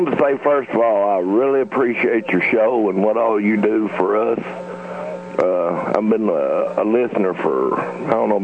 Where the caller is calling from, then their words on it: Hayti, Missouri, United States; Yes, sir. … I'm from Hayti, Missouri.